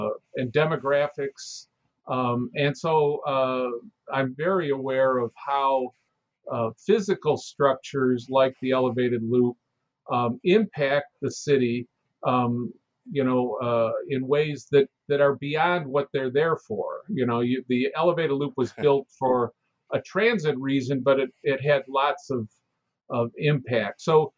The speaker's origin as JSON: {"language": "English", "town": "Chicago", "region": "Illinois", "country": "United States", "tie": "born or raised there", "said": "Well, I'm born and raised in Chicago. I really love the city."}